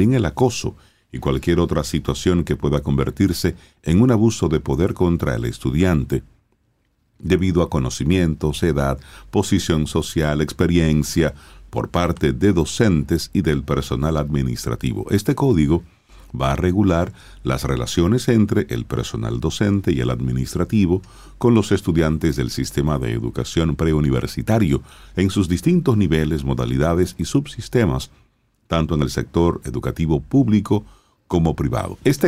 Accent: Cibao, Dominican Republic; now in Santo Domingo, Dominican Republic; aunque soy cibaeño y estoy aquí en Santo Domingo, no lo sentí.

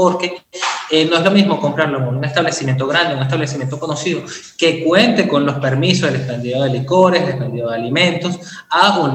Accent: Venezuela; yo creo que ser países caribeños, yo soy venezolano

